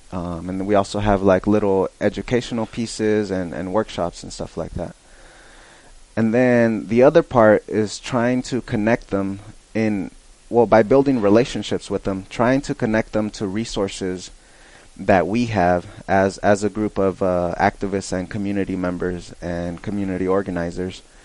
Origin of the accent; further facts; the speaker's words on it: Fresno, California, United States; I grew up in Fresno. I come from a poor family, a migrant family